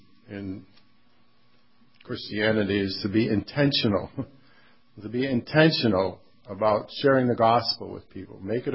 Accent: Bethlehem, United States; now in Ann Arbor, United States; I said, this is in my hometown. I mean, that this young man, high school, senior in high school, had never heard of the town of Bethlehem.

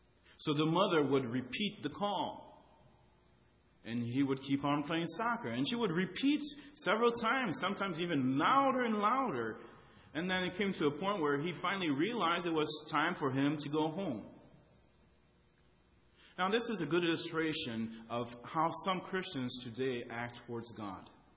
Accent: France; When I was growing up in France, I often played soccer with the kids in the neighborhood.

